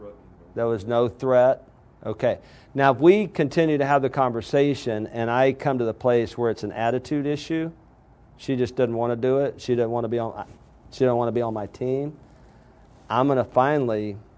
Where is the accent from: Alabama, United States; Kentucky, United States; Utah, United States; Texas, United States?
Alabama, United States; I mean, dude, I'm from Alabama, okay? I didn't even go to college.